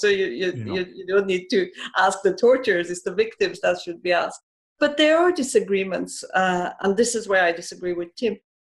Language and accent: English; Iran; I grew up in Iran. I've seen the Islamic Revolution.